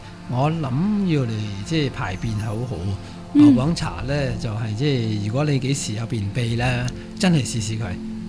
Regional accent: Guangdong, China; 你就知道我哋廣東人咧好中意飲老火湯啦嚇。

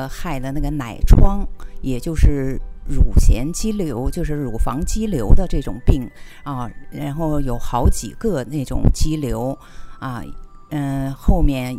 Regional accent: Xi'an, Shaanxi, China; 哦，我不是，我是西安的。

